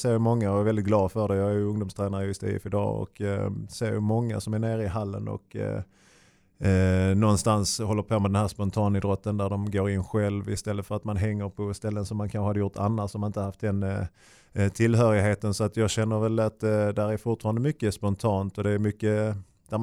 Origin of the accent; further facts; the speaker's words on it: Sweden; hemma i Sverige är man, det är ju oerhört familjärt